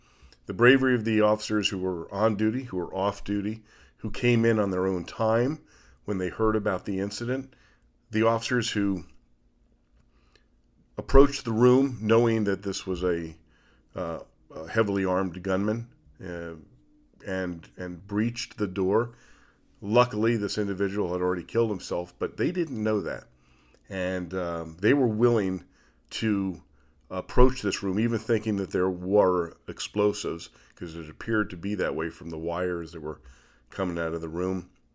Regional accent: Las Vegas, Nevada, United States; As you know, probably, this is my hometown. Las Vegas is where I live.

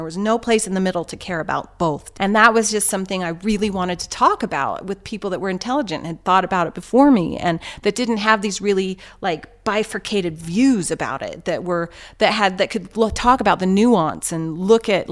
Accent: Castle Dale, Utah, United States; I grew up in Castledale, Utah, in small town.

